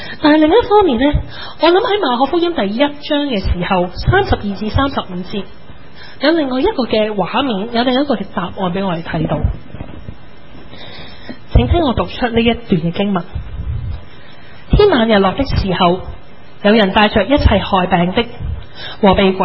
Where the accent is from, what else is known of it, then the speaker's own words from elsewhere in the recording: Hong Kong; 当我们香港人做生意